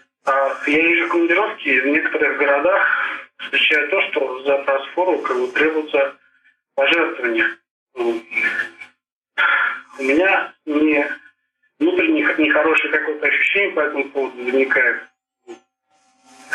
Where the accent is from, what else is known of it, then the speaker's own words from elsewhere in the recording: Kazan, Tatarstan, Russia; Я сам из Казани.